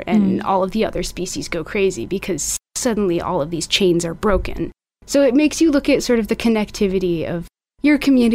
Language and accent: English; Beloit, Wisconsin, United States; now in Armenia; I am a volunteer with Birthright Armenia right now. I'm originally from Beloit, Wisconsin, and I've been in Armenia for a good amount of months at this point